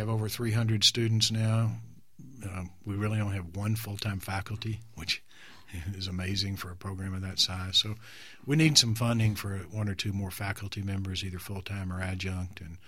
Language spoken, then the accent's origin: English; Houston, Texas, United States; also born or lived in Austin; I was born in Austin. We moved to Houston when I was in grade school, but my Austin grandfather was kind of influential